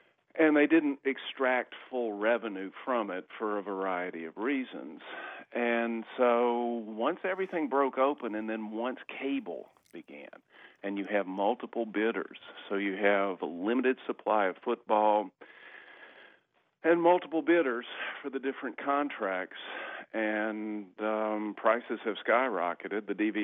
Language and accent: English; Alabama, United States; Bear Bryant, hey, I'm biased. I grew up in Alabama